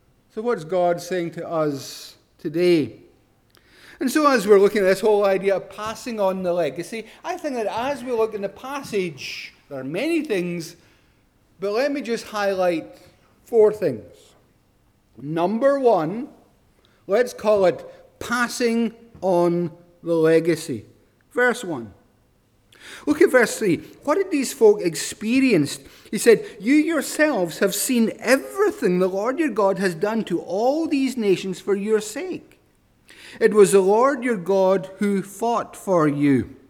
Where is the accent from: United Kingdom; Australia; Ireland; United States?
United Kingdom; Paisley, Scotland; also born or lived in Isle of Skye; I grew up partly in Paisley, partly in the island of Skye.